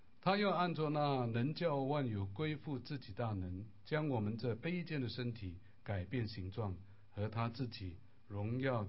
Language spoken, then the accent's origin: Chinese; Malaysia; 我小的时候在马来西亚乡村是拜偶像的